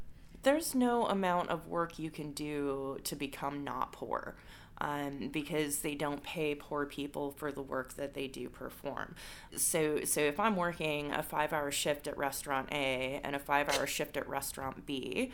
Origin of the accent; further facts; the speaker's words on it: Utah, United States; I'm from Utah originally, so I'm a mountain girl. So I was a night cook in a tiny town in Utah